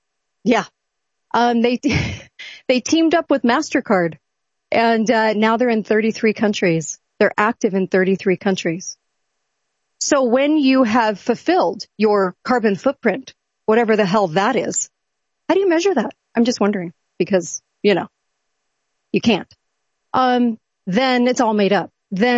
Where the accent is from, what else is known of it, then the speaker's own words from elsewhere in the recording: California, United States; I'm from California, so I can make fun of California all day long.